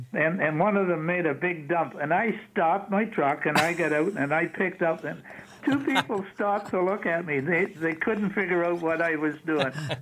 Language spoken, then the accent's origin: English; Toronto, Ontario, Canada; I grew up in Toronto, you know, and all like I'm currently 91.